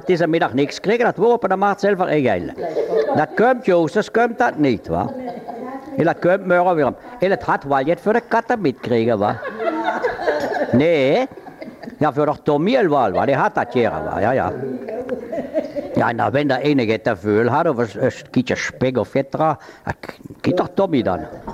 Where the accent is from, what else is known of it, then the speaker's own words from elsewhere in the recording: Aachen, North Rhine-Westphalia, Germany; ich bin ein gebürtiger Öcher und ich komme noch hier mithelfen